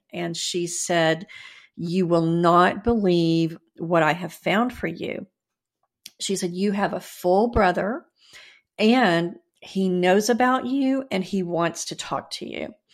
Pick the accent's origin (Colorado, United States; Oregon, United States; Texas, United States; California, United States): Texas, United States; Dallas; born there; which was that I was born in Dallas and my birth mother already had two children.